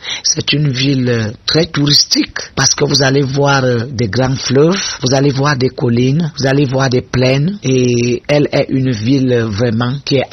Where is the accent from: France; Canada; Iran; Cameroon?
Cameroon; Mfou, Centre; je suis native d'Mfou et je suis aussi épouse d'Mfou. Je connais Mfou par cœur. C'est une très grande ville, une ville accueillante, une ville qui s'adapte et qui adopte